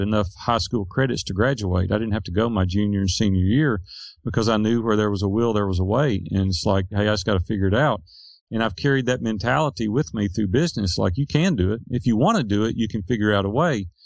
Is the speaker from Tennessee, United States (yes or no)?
yes; Nashville, Tennessee, United States; Nashville, Tennessee.